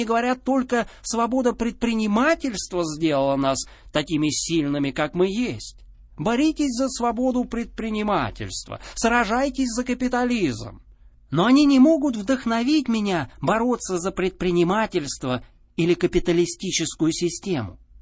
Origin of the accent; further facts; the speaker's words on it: United States; Russian is a second language; Вы не поверите, сколько людей звонило, рассерженные, только потому, что я из Соединенных Штатов.